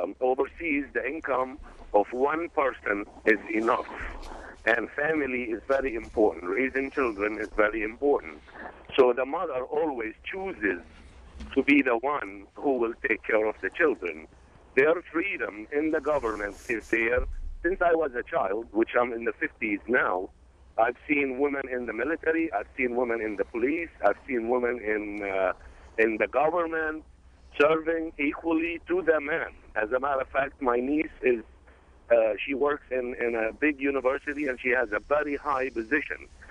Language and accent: English; Jordan; now in Washington, United States; I live in Washington for the last 30-some years, but I grew up in Jordan. I am from Jordan originally.